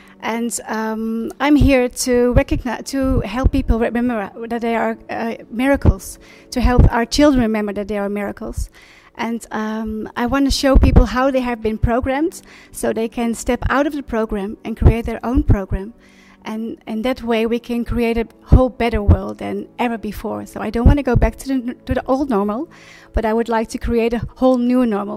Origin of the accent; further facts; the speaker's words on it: Netherlands; I'm from the Netherlands.